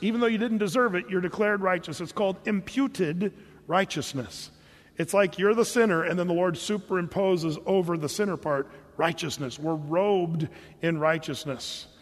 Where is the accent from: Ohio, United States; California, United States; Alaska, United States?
California, United States; born there; "Are you from California?" And I said, "Yes, I was born in California."